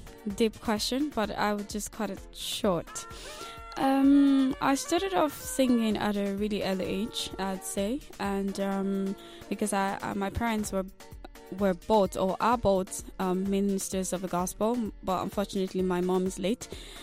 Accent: Nigeria; now in Sierra Leone; I am proudly an African, and I'm originally from Nigeria, but I'm based in Sierra Leone, and also that qualifies me to be a Sierra Leonean because I've lived in Sierra Leone almost all my adulthood life, or from teenagehood to adulthood

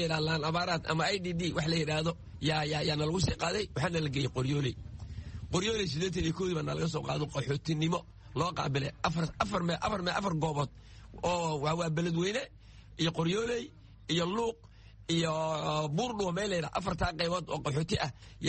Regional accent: Luuq, Gedo, Somalia; now in Kenya; waxaan halkeenay luuq meeji keliya ah aan ku barbaaray inaan kula qaaday luuq baan joogay

